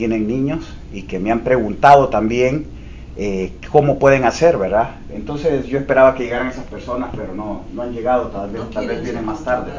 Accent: Honduras; Soy hispano, soy de Honduras.

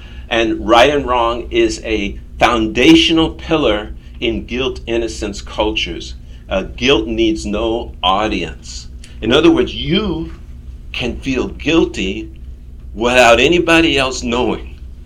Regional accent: United States; which is understandable because I grew up in America. But I'm 35% shame, honor. And that's because I'm an African American.

